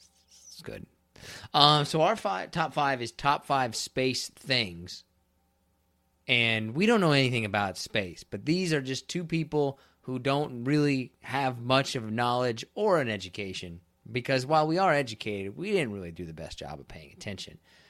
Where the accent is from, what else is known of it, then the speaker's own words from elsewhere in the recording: Kansas, United States; And I've had Kansas, because I'm from Kansas, I've had Kansas City barbecue